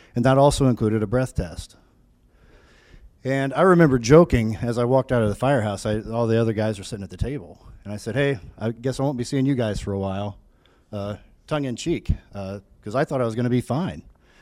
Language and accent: English; Vincennes, Indiana, United States; born or raised there